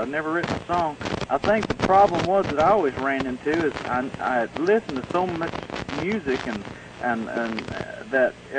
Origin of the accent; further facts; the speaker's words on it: Gravette, Arkansas, United States; also born or lived in Tulsa; Well, I'm originally from Tulsa. I was born in Tulsa, but I call Northwest Arkansas home. I grew up in a little town of Gravett, Arkansas, about 10 miles from Oklahoma and 7 from Missouri